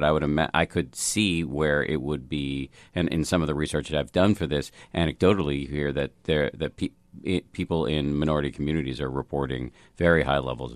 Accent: United States; But I do, as an American, have feelings about the sort of nature of the venomous nature of the dialogue

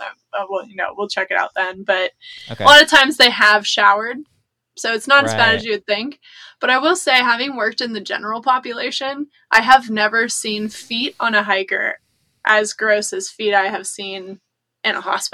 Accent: Appalachia, United States; I grew up near the Appalachian Trail, so I had already heard of thru hiking

